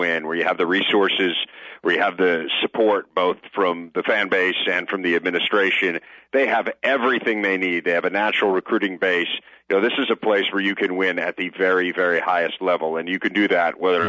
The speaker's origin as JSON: {"language": "English", "region": "Illinois", "country": "United States", "tie": "born or raised there", "said": "I grew up in Illinois, and the Illinois State Tournament for basketball still is a pretty big deal"}